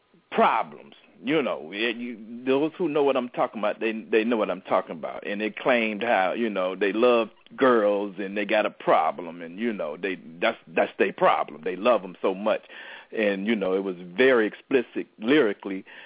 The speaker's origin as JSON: {"language": "English", "town": "Tampa", "region": "Florida", "country": "United States", "tie": "born or raised there", "said": "I was home in my hometown of Tampa, Florida."}